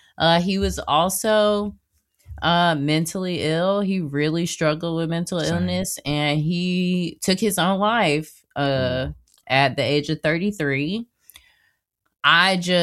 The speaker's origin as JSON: {"language": "English", "town": "Jacksonville", "region": "Florida", "country": "United States", "lives_now": "New York, United States", "said": "And also, I'm from Florida. Sanford is like an hour away from Jacksonville."}